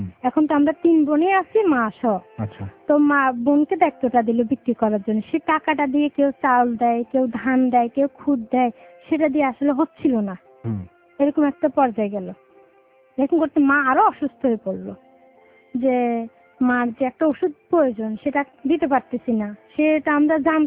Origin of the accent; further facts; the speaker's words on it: Chittagong, Chittagong Division, Bangladesh; আমি চট্টগ্রাম থেকে আসছি।